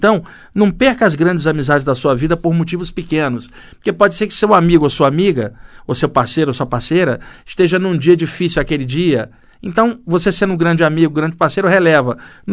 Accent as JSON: {"language": "Portuguese", "region": "Rio de Janeiro", "country": "Brazil", "tie": "born there", "moved": "as an adult", "lives_now": "São Paulo, Brazil", "said": "Eu nasci lá no Rio de Janeiro, vim para cá, para São Paulo já adulto"}